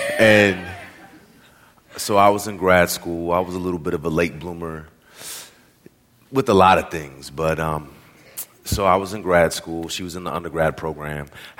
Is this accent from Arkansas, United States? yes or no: no; California, United States; Like, I'm from the Bay Area